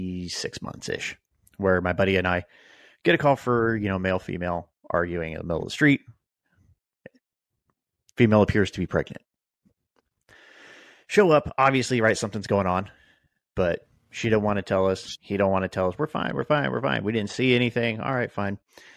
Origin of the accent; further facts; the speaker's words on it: California, United States; order is out of my home county. So it's out of Merced County where I grew up. And they're both from my hometown.